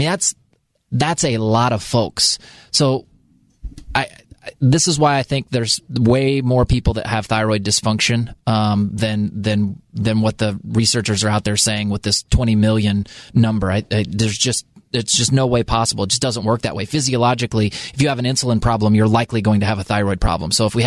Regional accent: United States

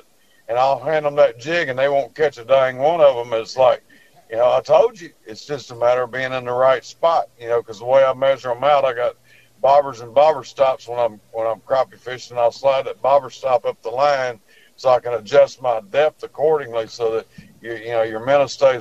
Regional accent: Texas, United States; I grew up crappie fishing on Livingston

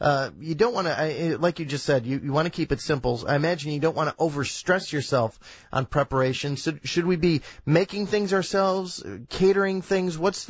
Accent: Indiana, United States; Hold on for a second. I grew up in Indiana.

